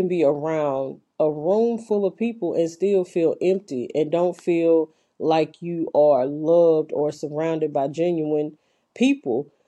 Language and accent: English; Louisiana, United States; now in Austin, United States; I'm from Louisiana, but we are both in Austin, Texas now.